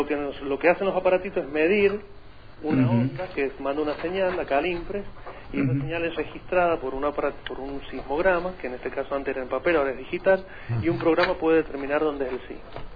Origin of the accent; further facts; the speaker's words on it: San Juan, Argentina; born there; now in Rivadavia, Argentina; Nací en Capital. Ajá. Y ahora vivo en Rivadavia.